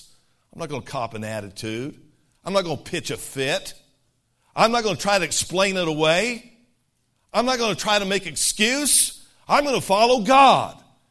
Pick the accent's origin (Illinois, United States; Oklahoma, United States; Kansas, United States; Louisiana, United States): Kansas, United States; Fort Riley; born there; Americans, don't be mad at me. I was born in Fort Riley, Kansas.